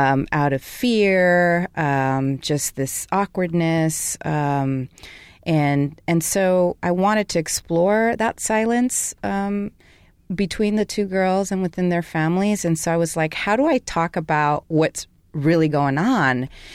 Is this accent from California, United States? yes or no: yes; California, United States; I think that's what I heard growing up in the Bay Area